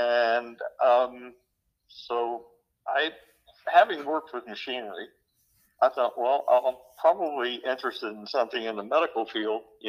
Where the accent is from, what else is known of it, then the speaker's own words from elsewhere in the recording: the South, United States; I grew up in the South. Men don't touch other men's bodies.